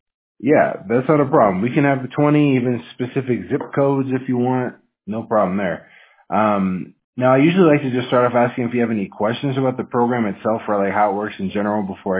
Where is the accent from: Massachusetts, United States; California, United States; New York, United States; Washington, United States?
Washington, United States; Monroe; I'm actually from Monroe. I don't know if you know it, since Snohomish County.